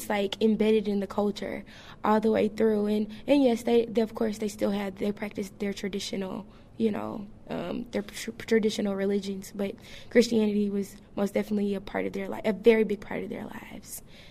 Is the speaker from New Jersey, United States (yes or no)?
no; Houston, Texas, United States; And I'm from Houston, Texas.